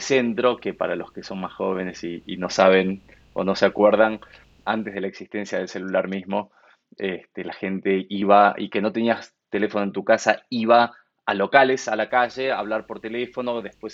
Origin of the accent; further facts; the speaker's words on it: Buenos Aires, Argentina; argentino, nacido y criado en Buenos Aires. Tengo 44 años